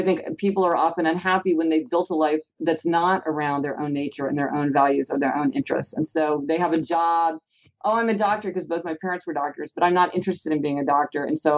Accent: Kansas City, Missouri, United States; I'm from Kansas City, Missouri. I don't know if people know that or not.

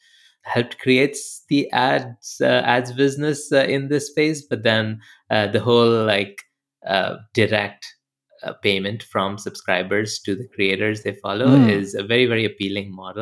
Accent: India; So I grew up in India.

